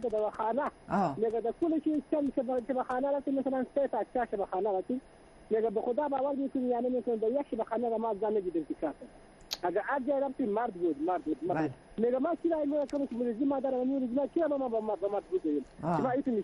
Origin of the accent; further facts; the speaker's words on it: Afghanistan; ما می یک بچه هستم از افغانستان هستم